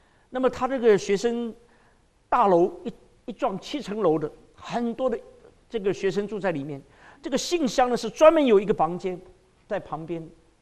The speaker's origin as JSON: {"language": "Chinese", "country": "China", "said": "因为我们中国人的名姓名都很好认啊"}